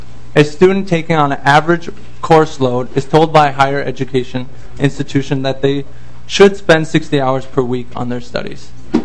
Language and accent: English; Grand Rapids, Minnesota, United States; I'm from Grand Rapids, Minnesota